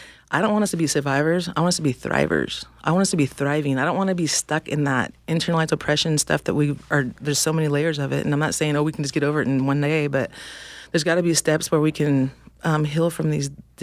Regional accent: California, United States; I come from the villages of Wasek and Wetspoos out of the Yurok tribe, and I'm also enrolled Talwa Dayni.

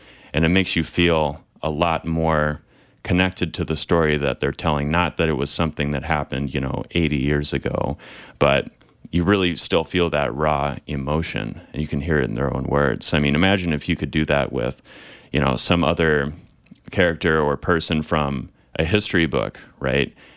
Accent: Des Moines, Iowa, United States; I'm originally from Des Moines, Iowa.

